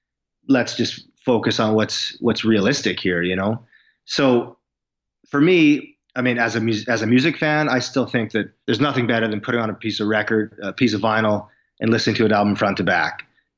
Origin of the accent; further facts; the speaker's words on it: Saskatoon, Saskatchewan, Canada; also born or lived in Vancouver; Saskatoon, where I live now.